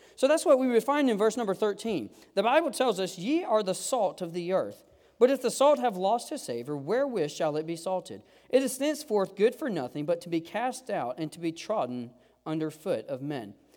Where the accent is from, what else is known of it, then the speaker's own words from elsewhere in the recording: South Carolina, United States; If not, I'm from South Carolina, please forgive me.